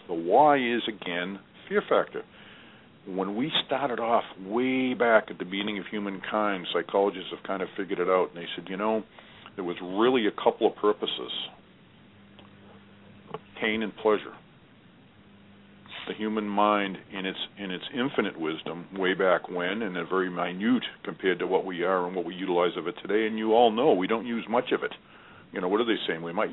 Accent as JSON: {"language": "English", "town": "Boston", "region": "Massachusetts", "country": "United States", "said": "And I said, well, I'm from Boston, and they say it all began here in the country"}